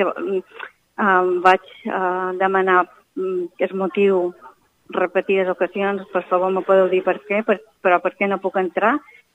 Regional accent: Esporles, Balearic Islands, Spain; D'Esporles.

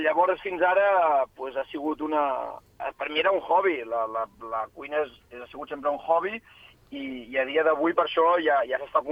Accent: Barcelona, Catalonia, Spain; nascut i viscut a Barna, però la part paterna és de la comarca de la Noguera, a prop d'Artesa de Segre, un poble que es diu Boada, molt petitó.

